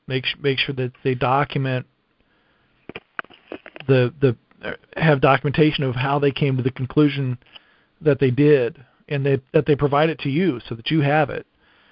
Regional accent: Lima, Ohio, United States; I grew up in Lima, Ohio, and we have a refinery there.

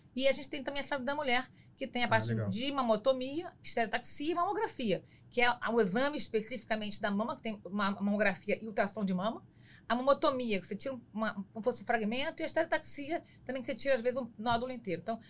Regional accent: Nova Iguaçu, Rio de Janeiro, Brazil; Então, eu sou de Nova Iguaçu, então sei muito bem falar o quanto a Baixada Fluminense tinha essa dificuldade. Nasci lá, vim para o Rio

